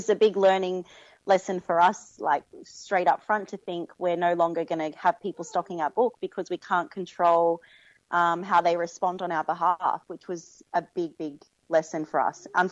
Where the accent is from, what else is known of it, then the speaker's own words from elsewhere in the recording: Australia; to be perfectly honest with you guys, as an Australian, they would view that as quite racist